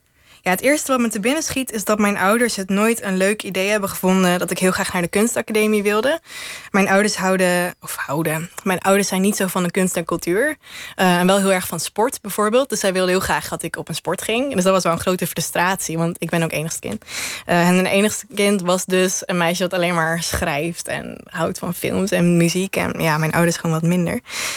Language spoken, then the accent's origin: Dutch; Ermelo, Gelderland, Netherlands; Nou, ik kom uit Ermelo. Dat heeft volgens mij 10.000 inwoners